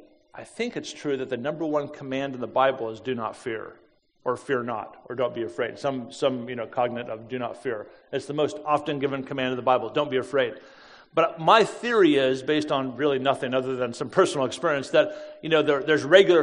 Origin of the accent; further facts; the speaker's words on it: Denver, Colorado, United States; So it is a little painful to be here since I'm from Denver.